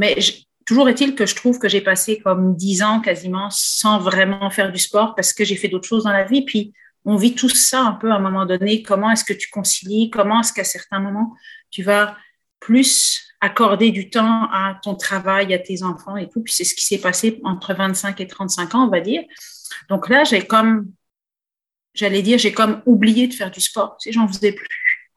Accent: France; Moi, je suis originaire de la France. J'ai grandi en France.

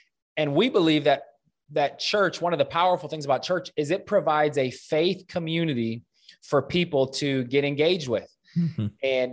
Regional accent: Omaha, Nebraska, United States; Number one, born and raised in Omaha.

